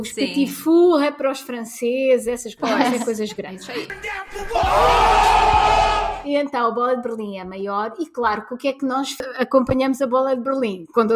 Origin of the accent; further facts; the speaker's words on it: Lisbon, Portugal; eu sei que quando vou ao Porto, eu sou de Lisboa, quando vou ao Porto, eu sei que tenho que adaptar um pouco às vezes os nomes porque são diferentes.